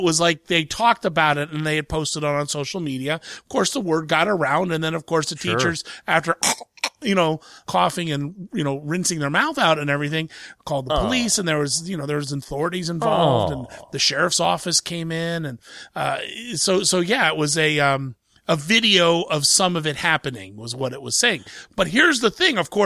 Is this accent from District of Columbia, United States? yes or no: no; Ohio, United States; I'm from Central Ohio, and it happened in the Central Ohio area.